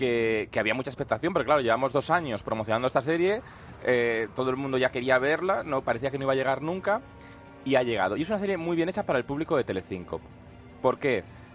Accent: Cantabria, Spain; que me gusta mucho que está rodada en mi tierra, en Cantabria.

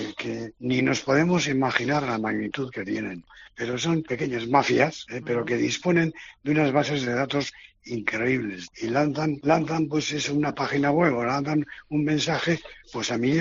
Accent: Irun, Basque Country, Spain; nació además aquí en Irún, que es de donde soy yo

